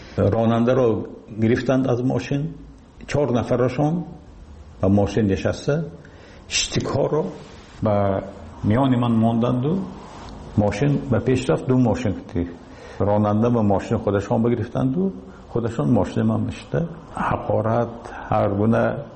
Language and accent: Persian; Tajikistan; لیکن من تاجیکستانی هستم، من تاجیک هستم